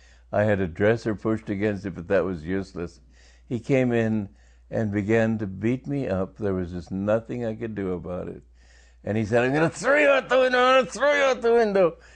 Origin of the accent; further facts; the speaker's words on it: England, United Kingdom; also born or lived in Europe; that time because I'd grown up and brought up in Europe and in England. And I guess he decided that my accent was an insult to the American flag.